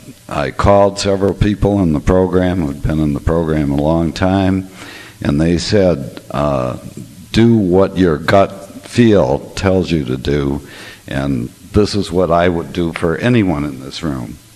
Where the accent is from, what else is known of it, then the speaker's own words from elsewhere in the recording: Chicago, Illinois, United States; I'm a grateful recovering sexaholic. I'm from the Chicago area.